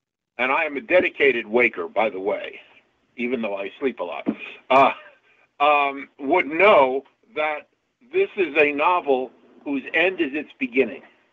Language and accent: English; Ashland, Massachusetts, United States; So we had a lot of fun last year when people would ask us where we were from, and we say, we're from Ashland.